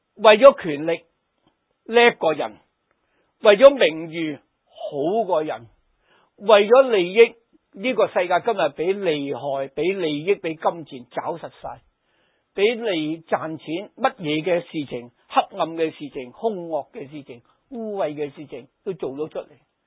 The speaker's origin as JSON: {"language": "Cantonese", "country": "China", "said": "我细个都系吓，拜观音啊，拜祖先啊，拜嗰啲好多嘢都拜噶啦"}